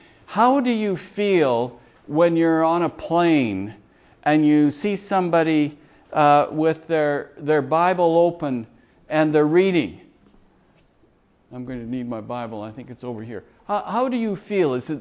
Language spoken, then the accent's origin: English; Canada; My relatives basically came from the United Kingdom. I grew up in Canada. My parents were both American and Canadian, so I've had a loyalty to both from the very beginning and hardly knew there was a difference.